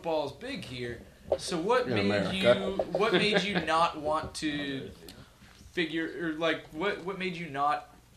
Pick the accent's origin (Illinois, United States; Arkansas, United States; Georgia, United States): Illinois, United States; Chicago; Chicago, we are from Chicago, and so Chicago's a big football town because we have the Chicago Bears.